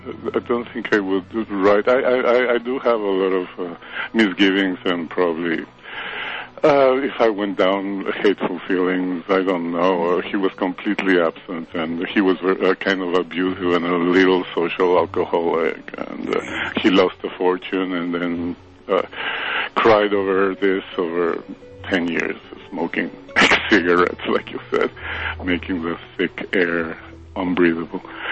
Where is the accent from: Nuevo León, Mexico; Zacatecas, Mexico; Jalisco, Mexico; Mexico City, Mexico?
Mexico City, Mexico; moved away as an adult; now in Manhattan, United States; from Manhattan. I'm from Mexico City, actually lived here for 20 years.